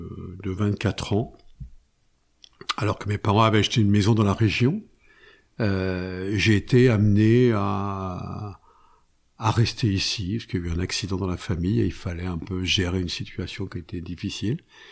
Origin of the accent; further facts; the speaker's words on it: Paris, Île-de-France, France; Je suis un petit parisien ici.